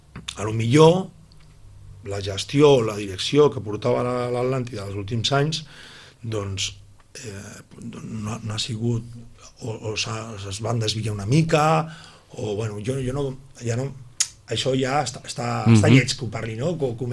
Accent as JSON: {"language": "Catalan", "town": "Sitges", "region": "Catalonia", "country": "Spain", "tie": "born or raised there", "said": "Jo vaig néixer a Sitges i jo me'n recordo i tinc gravada imatges molt boniques de quan era petit"}